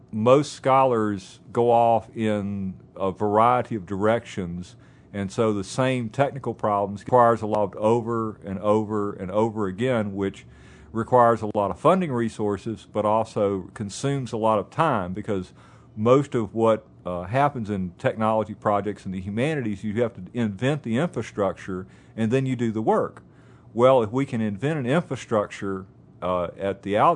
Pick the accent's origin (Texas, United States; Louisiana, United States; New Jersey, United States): Louisiana, United States; Louisiana, which is my home state